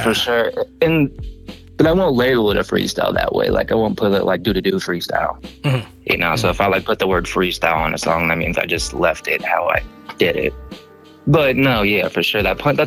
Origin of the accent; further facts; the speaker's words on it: California, United States; I think everywhere I go, people can tell I'm from the Bay Area. Because now I was out there 20-some years.